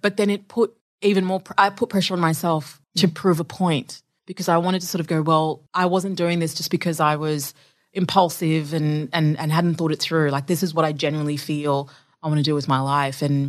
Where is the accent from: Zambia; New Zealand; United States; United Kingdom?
Zambia; So I'm originally from Zambia. So Zambia was colonized by the British.